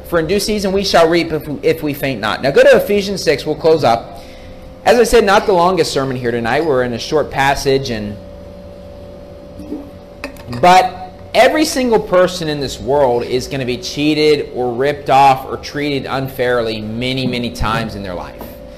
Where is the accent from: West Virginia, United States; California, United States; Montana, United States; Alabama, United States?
West Virginia, United States; Actually, every single winter, growing up in West Virginia, there would be people that you'd read in the newspaper